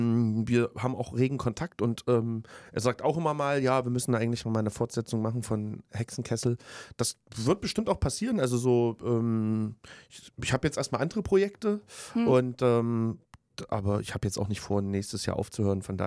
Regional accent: Leipzig, Saxony, Germany; aus meiner Heimatstadt, aus Leipzig

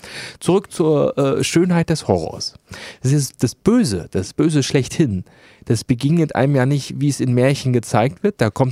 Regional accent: Wismar, Mecklenburg-Vorpommern, Germany; Der kommt aus meiner Heimat.

